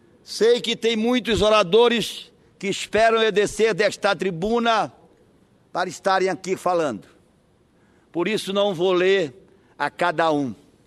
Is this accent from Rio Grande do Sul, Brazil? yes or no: no; Salvaterra, Pará, Brazil; Este ramal, eu queria que fosse feito na minha terra, lá em Salvaterra